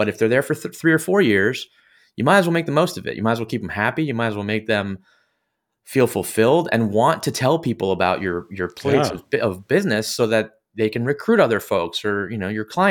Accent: Canada; I'm a Canadian, so hockey's my thing.

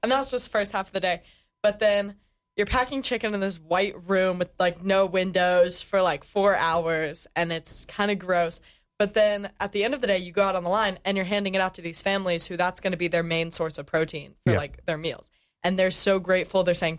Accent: North Carolina, United States; Well, again, I'm from North Carolina, coming straight out of high school, 19. I really haven't been much out of North Carolina

